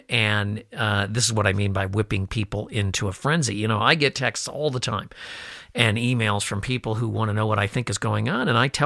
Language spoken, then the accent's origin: English; Chicago, Illinois, United States; I can remember March days growing up in Chicago when it was 75 degrees and the next day we'd have snow.